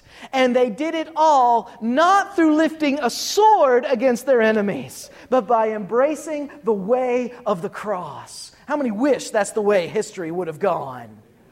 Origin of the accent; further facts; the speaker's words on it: West Virginia, United States; I'm from West Virginia, it's your fault, you invited me.